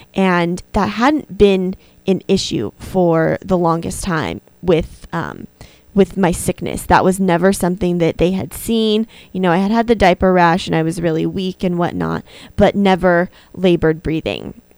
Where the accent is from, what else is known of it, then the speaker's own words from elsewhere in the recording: Kingman, Arizona, United States; So we left off with me being in my hometown of Kingman at the emergency room with my mom and dad.